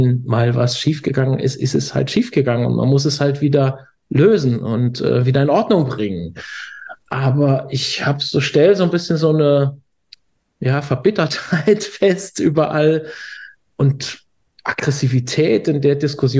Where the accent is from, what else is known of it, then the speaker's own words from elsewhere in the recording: Thuringia, Germany; Aber ja, wenn man sagt, okay, wir sind Thüringer und wir haben halt nicht nur Bratwurst und Klöße, ja, sondern wir haben hier eine nachhaltige, wunderschöne Architektur